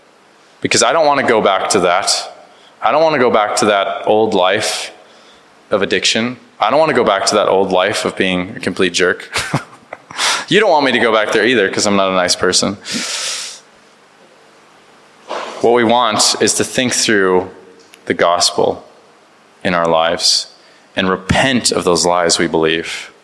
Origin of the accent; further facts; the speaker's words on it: United States; You can forgive me. I'm American. So we're like, here it is.